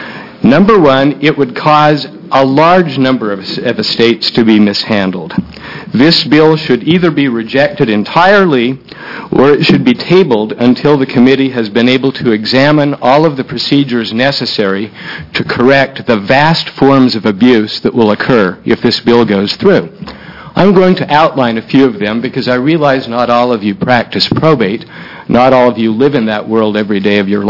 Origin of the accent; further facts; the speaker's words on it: Portland, Oregon, United States; I'm an attorney from Portland.